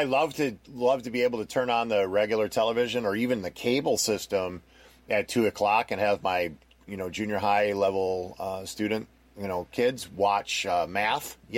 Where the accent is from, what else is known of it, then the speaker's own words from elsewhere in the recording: Wisconsin, United States; I'm from Wisconsin originally, as you guys know